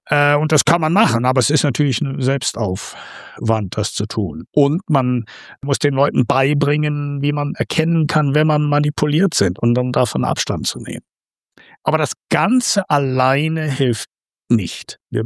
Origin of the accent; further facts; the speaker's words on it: Australia; German is a second language; ich bin Australier und in Australien ist ja jetzt gerade der Social Media Ban eingetreten für unter 16.